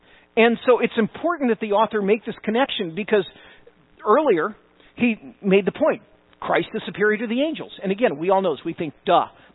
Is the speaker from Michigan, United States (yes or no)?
no; Santa Rosa, California, United States; growing up in Santa Rosa, a lot of times we would head down to San Francisco.